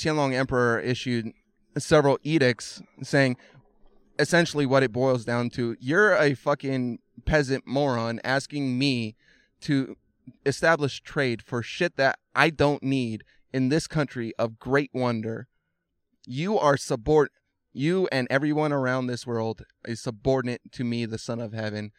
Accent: California, United States; I'm from California, and there's a lot of Asian people here

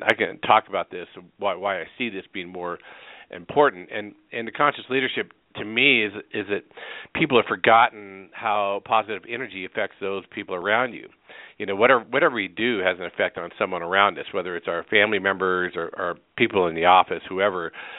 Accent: Carbondale, Colorado, United States; here in my hometown of Carbondale, Colorado

